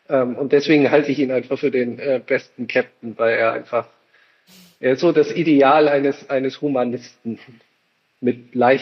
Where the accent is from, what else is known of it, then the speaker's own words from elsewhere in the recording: Wilhelmshaven, Lower Saxony, Germany; ich komme aus Wilhelmshaven